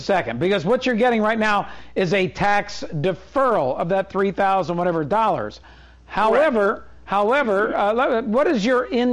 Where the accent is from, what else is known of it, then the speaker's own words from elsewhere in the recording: Philadelphia, Pennsylvania, United States; I grew up in Philadelphia, but I used to, back in the day, take the red eye to Philly